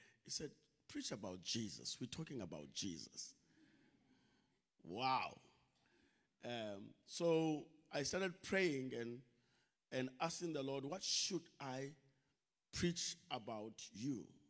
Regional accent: Zwide Township, Eastern Cape, South Africa; I'm from Zwide Township

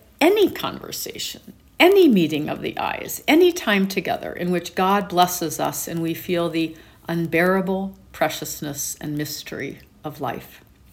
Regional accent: Urbana, Illinois, United States; I grew up in Urbana, Illinois, and attended Urbana High School, 2 hours south of here.

